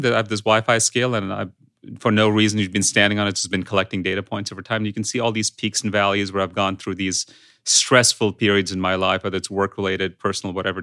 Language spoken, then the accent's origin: English; India; English is a second language; I grew up in India as a child of American pop culture. In fact, that's how I learned English.